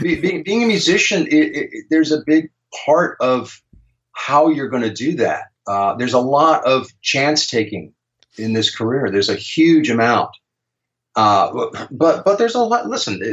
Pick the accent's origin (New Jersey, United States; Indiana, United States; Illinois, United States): Illinois, United States; Chicago; also born or lived in East Coast; Well, I was born in the East Coast, but I think I call my home. My dad moved to Chicago when I just entered high school. So I went to high school in Chicago.